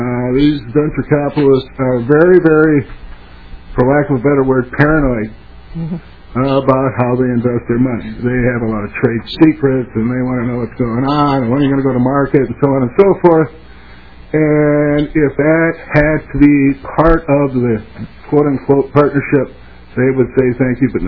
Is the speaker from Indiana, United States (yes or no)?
no; Winona, Minnesota, United States; And, you know, we're from Minnesota. We understand that. I was born and raised in Winona.